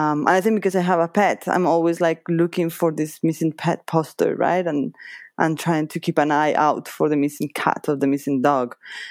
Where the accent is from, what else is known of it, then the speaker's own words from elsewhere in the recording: Toronto, Ontario, Canada; I'm coming from Toronto for this exhibition.